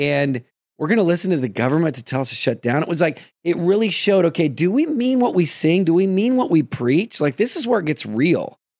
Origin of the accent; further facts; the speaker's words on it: United States; And how dare I, as an American, we come to this thing where I might get shunned